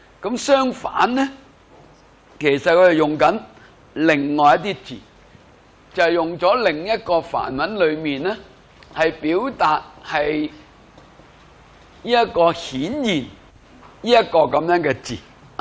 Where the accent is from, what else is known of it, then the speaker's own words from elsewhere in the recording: China; 你看到在印度人里面，在那个认知来到讲呢，跟我们中国人的表达呢，可能会有少少不同。